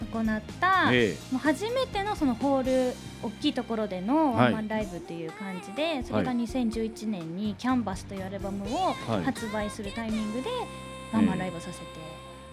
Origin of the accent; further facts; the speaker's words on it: Sunagawa, Hokkaido, Japan; あとはその私砂川出身なんですけど